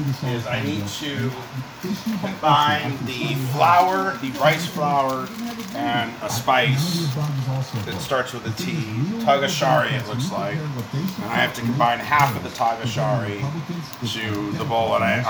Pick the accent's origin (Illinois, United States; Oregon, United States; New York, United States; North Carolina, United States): Illinois, United States; Chicago; Well, we're from Chicago. We can eat a lot.